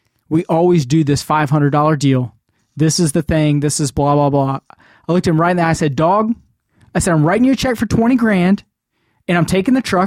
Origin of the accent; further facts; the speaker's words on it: Argentina; I tell him I'm from Argentina.